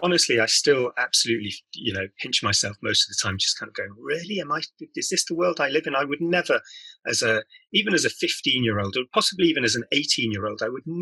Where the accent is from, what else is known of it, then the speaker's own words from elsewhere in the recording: Manchester, North West England, United Kingdom; born there; My parents are Spanish immigrants, so they're both Spanish. And so I was born in England. I was born up in Manchester